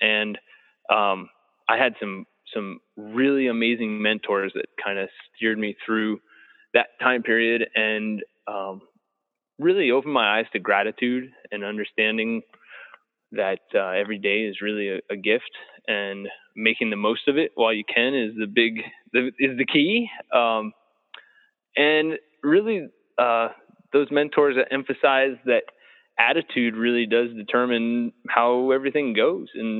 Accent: McLean, Virginia, United States; I grew up right on Springside Way in McLean, Virginia, and made it through the 80s as a Northern Virginia student

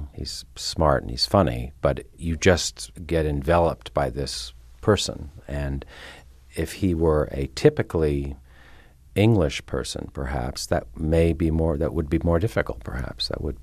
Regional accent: New York, United States; also born or lived in London; Yeah, I grew up mostly in New York, so a little bit in London, but no, not at all.

